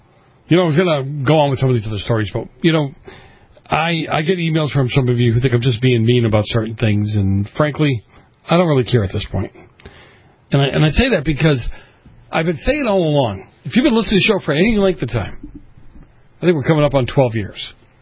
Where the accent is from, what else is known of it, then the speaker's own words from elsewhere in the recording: Boston, Massachusetts, United States; I mean, great, I grew up in Boston like that.